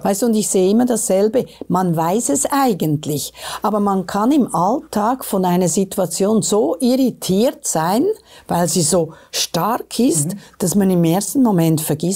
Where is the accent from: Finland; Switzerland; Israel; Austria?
Switzerland; glasklar haben wir jetzt wieder gesehen bei den Wahlen bei uns in der Schweiz.